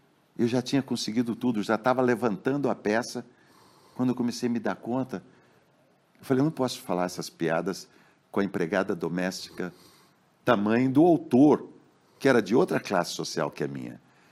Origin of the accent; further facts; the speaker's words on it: São Paulo, Brazil; accent: Sorocaba-Piracicaba-Botucatu regional accent; Esse é o sotaque da região de Sorocaba, Piracicaba, Botucatu, né?